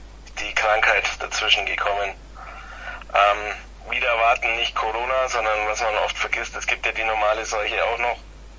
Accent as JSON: {"language": "German", "town": "Ulm", "region": "Baden-Württemberg", "country": "Germany", "said": "Also quasi bei Ulm ums Eck. Wir kommen ja aus Ulm und der Ecke Ulm."}